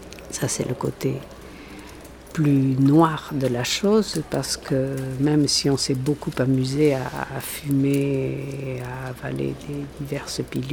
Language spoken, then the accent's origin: French; Bruges, Nouvelle-Aquitaine, France; On a construit une maison à Bruges, j'ai passé mon enfance à Bruges et je suis allée à l'école dans ce village.